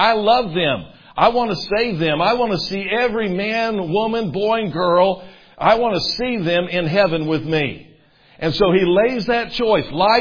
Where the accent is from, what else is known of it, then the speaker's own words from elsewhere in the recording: Murfreesboro, Tennessee, United States; when I was growing up in Murfreesboro, Tennessee